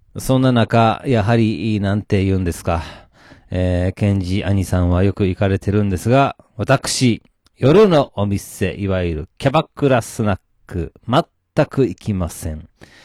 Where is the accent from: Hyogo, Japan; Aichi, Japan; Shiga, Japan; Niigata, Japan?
Hyogo, Japan; Takarazuka; moved away as an adult; now in Ichikawa, Japan; 私、兵庫県は宝塚市出身ということで、まあ、田舎者でございますよ。まあ、それがね、28の時ですね、転勤ということで、千葉県は市川市に住み、東京で働かせてもらっておりやす。